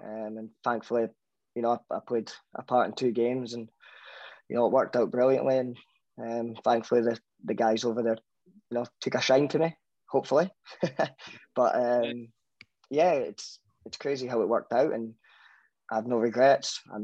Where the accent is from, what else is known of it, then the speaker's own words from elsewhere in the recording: Scotland, United Kingdom; and out comes me, and you know, I'm fully Scottish